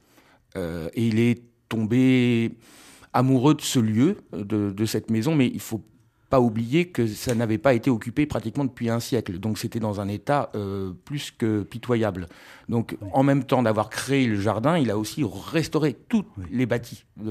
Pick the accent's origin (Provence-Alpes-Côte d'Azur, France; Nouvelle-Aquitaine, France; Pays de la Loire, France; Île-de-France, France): Pays de la Loire, France; Le Mans; also born or lived in Dreux; je suis né à Dreux, mais je suis originaire du Mans. Et après, je suis retourné vivre sur le Mans.